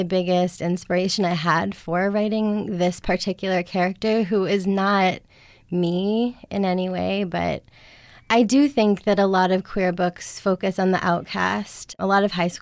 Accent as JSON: {"language": "English", "town": "Marshfield", "region": "Massachusetts", "country": "United States", "tie": "born or raised there", "said": "Hopewonk, Massachusetts is based on my hometown, Marshfield."}